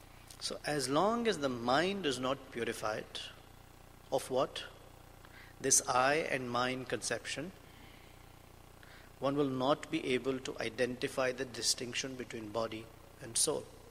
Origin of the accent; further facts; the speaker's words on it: India; Because that identification is there. I am Indian.